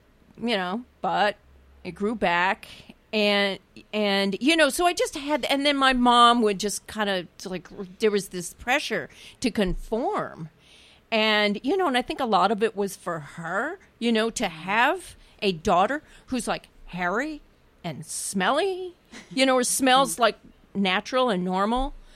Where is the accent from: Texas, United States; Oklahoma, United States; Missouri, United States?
Missouri, United States; Kansas City; and I returned home to Kansas City. I grew up in Kansas City, Missouri.